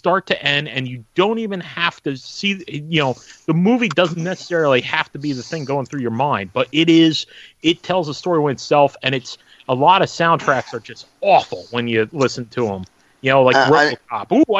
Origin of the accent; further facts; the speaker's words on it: Philadelphia, Pennsylvania, United States; I'm from the Philly area, so we don't give you any points on that one.